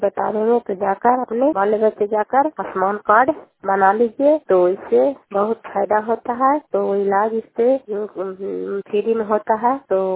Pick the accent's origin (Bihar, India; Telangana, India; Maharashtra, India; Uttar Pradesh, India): Bihar, India; Kalyanpur Bali; घर कल्याणपुर बाली, बेलसी पंचायत, प्रखंड चैनली, जिला नालंदा का निवासी हूँ।